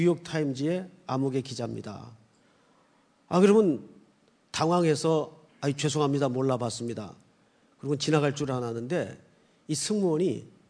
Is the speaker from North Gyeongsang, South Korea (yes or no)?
yes; Yeongju, North Gyeongsang, South Korea; 제 고향은 경상북도 영주군 장수면 반구리 1017번지가 제 고향입니다.